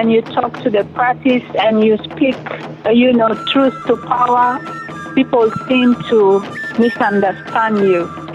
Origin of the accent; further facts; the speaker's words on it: Khartoum, Sudan; I think as many other South Sudanese, we were born and we grew up in conflict. And I grew up in Khartoum where I face discrimination because I'm coming from the South and because I'm a Christian